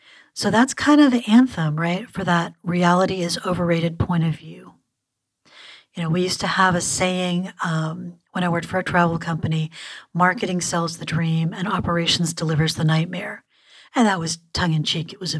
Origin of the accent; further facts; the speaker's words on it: United States; in my culture as an American, that statement is challenging for some people.